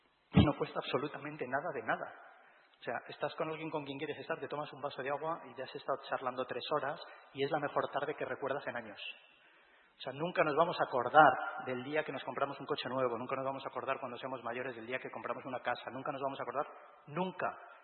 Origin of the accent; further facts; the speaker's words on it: Bilbao, Basque Country, Spain; moved away as an adult; also born or lived in Madrid; Si yo me fui de mi casa, soy de Bilbao a los 19 años, me vine a Madrid a vivir